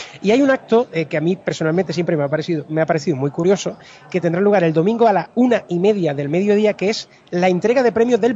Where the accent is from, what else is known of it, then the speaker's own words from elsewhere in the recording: Cabra, Andalusia, Spain; como dicen en Cabra, en mi pueblo, ya ha pasado el coche Sevilla